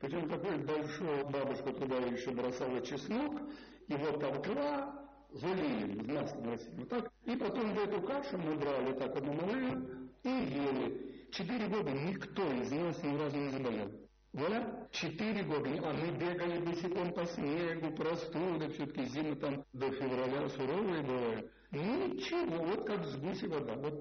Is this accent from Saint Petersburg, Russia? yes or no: no; Moscow, Russia; А я москвич, я приехал уже